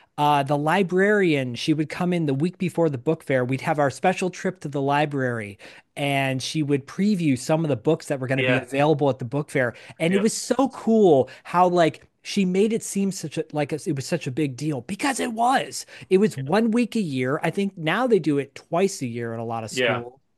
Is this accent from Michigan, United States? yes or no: yes; Royal Oak, Michigan, United States; now in California, United States; But yeah, John, I grew up in Royal Oak, and I moved to California in 84.